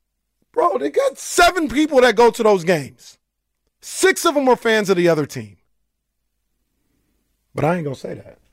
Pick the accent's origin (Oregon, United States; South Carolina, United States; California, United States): California, United States; Sacramento; But I'm also from Sacramento, and this is one of the coolest things that's ever happened to this city.